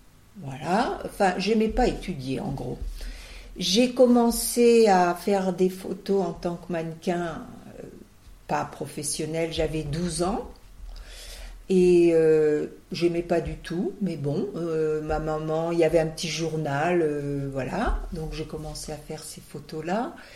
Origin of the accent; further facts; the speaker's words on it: Auxerre, Bourgogne-Franche-Comté, France; je suis une petite bourguignonne. Je suis née à Auxerre, en Bourgogne, où j'ai vécu jusqu'à l'âge de 10 ans. Mes parents, c'était une famille bourgeoise d'Auxerre.